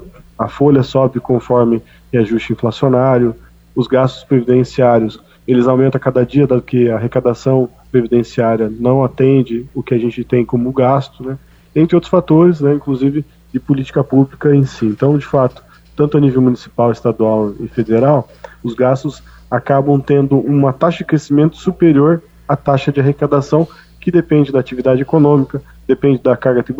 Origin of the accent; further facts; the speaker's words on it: Brazil; como nós brasileiros estamos olhando também em relação à nossa perspectiva futura